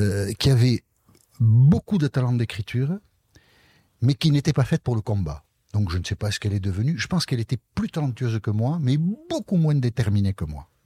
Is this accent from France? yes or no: yes; Nouvelle-Aquitaine, France; je suis originaire du Pays Basque. J'ai 63 ans.